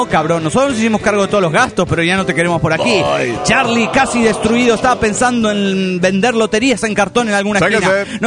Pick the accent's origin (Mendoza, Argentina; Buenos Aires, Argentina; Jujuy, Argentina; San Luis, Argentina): San Luis, Argentina; de San Luis, Argentina.